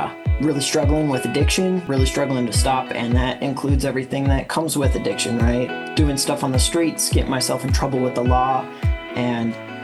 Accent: Colorado, United States; I'm here from Colorado.

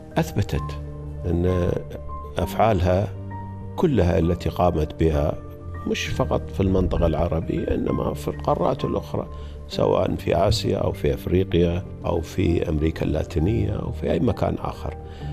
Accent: Qatar; also born or lived in New York, United States; وأنا كقطري أفتخر أن اليوم أينما ذهبت وأسأل أنت من أين، أقول لهم دولة قطر. كثير من الأصدقاء والمعارف، أنا عشت في نيويورك، مدينة نيويورك بحكم عملي

